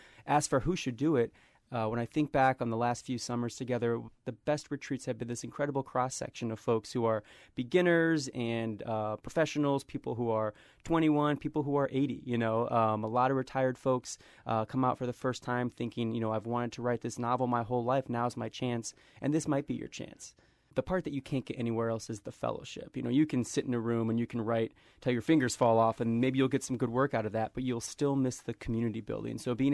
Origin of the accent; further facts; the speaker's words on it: Fort Wayne, Indiana, United States; he's from my hometown of Fort Wayne, Indiana